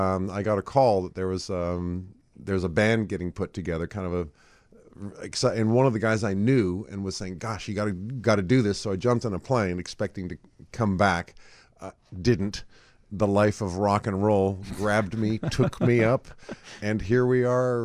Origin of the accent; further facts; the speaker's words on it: United States; didn't get back to my homeland until I was 18 when I went to college. And all that time, I'm American, gosh darn it